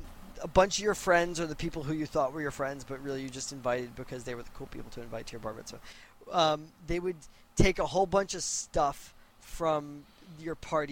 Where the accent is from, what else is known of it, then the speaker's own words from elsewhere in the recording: New York, United States; When you're a kid growing up on Long Island and every single one of your friends is having a bar or bat mitzvah.